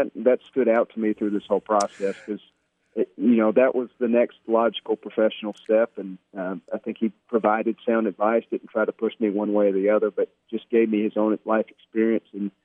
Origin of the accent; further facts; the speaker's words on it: Sylacauga, Alabama, United States; born there; But my dad is he's busy being a grandfather, and he's enjoying the retired life. I was born in Sylacauga.